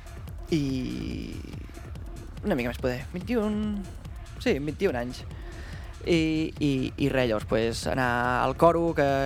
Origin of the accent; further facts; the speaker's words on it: Guardiola de Berguedà, Catalonia, Spain; Sí, jo sóc de Guardiola